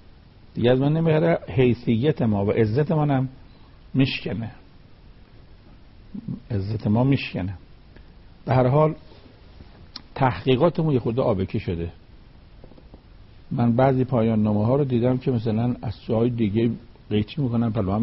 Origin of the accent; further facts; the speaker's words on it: Iran; آخه ما ایرانی هستیم